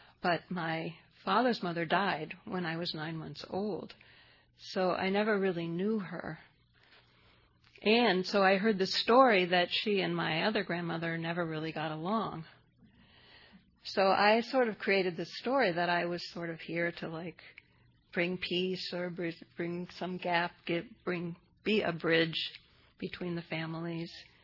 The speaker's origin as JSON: {"language": "English", "town": "Brentwood", "region": "Missouri", "country": "United States", "tie": "born there", "said": "So I was born in Brentwood, Missouri, which is a little suburb of St. Louis. I'm definitely a Midwestern girl."}